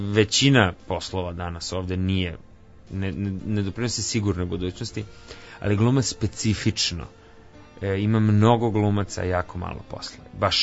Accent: Greece; now in Serbia; Pa zato što sam odrastao dole, u Grčkoj.

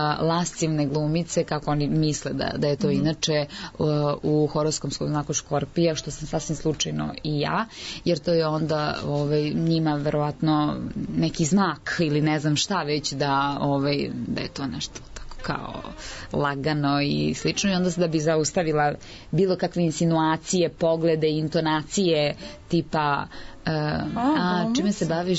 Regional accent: Požarevac, Southern and Eastern Serbia, Serbia; Pa ja jesam iz Požarevca.

